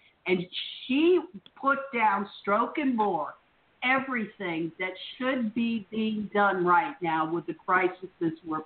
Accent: Florida, United States; also born or lived in New York; I grew up in Florida, but from the time I was 13 on, I did all of my school year back and forth from upstate New York to Florida.

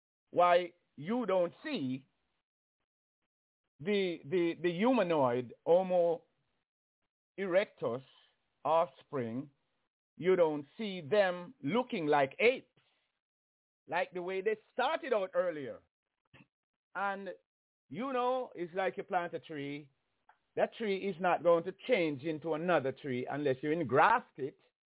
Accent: Jamaica; Well, I come from Jamaica, where the entire country, which usually be like 3 million years, and 3 million people.

